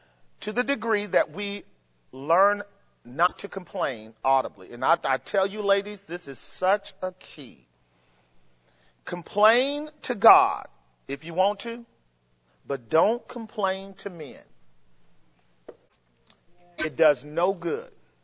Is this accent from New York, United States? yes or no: no; California, United States; I lose meetings because I'm from California.